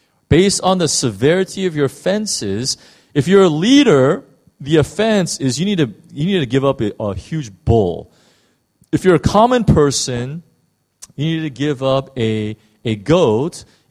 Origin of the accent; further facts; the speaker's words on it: United States; Now, as an American, you know, I am just horrified.